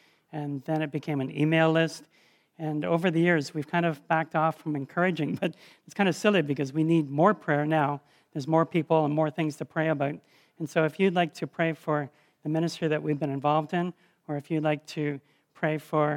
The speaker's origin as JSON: {"language": "English", "town": "Mount Forest", "region": "Ontario", "country": "Canada", "tie": "born or raised there", "said": "I grew up in Southern Ontario, near Mount Forest, which I don't know if you know Mount Forest, halfway between Guelph and Owen Sound, and a dairy farm there."}